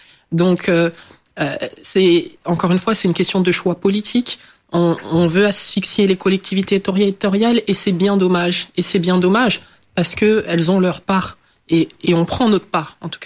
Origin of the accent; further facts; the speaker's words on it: Champigny-sur-Marne, Île-de-France, France; mon enfance à Champigny. C'est une enfance où on a eu accès à beaucoup d'activités.